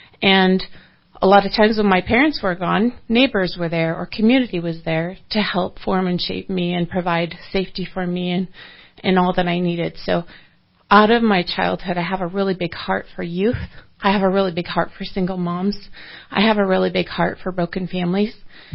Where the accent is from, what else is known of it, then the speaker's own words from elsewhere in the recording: South Dakota, United States; I was born and raised in South Dakota. My dad and my grandparents owned a livestock auction.